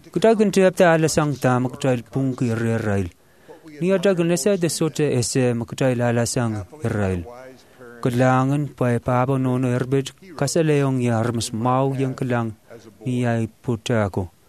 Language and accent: English; Princeton, New Jersey, United States; born there; When we are young, I was born in Princeton, New Jersey, in the United States.